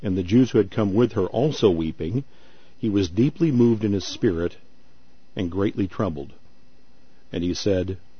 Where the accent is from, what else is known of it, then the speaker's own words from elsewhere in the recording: St. Louis, Missouri, United States; If I were to come under cover of darkness to Chicago, because I'm from St. Louis, and we know how you feel about St. Louis guys.